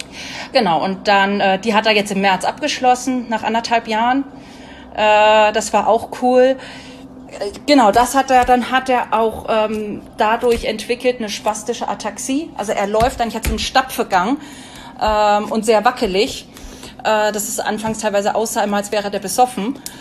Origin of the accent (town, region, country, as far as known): Lower Saxony, Germany